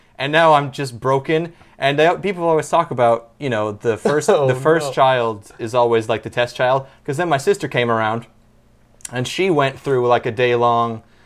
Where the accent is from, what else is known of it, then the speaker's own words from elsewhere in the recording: Canada; growing up in Canada.